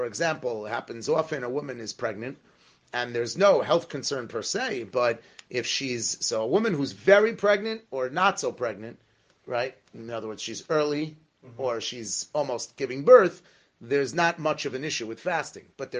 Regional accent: Beverly Hills, California, United States; In the shul I grew up in Beverly Hills, the Rav was a Kohen, sort of.

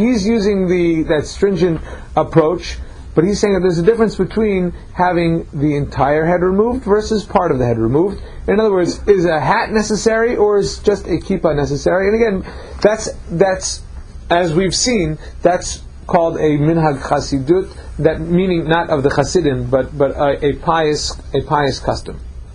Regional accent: Woodmere, New York, United States; I grew up in Woodmere, New York, and I come to camp

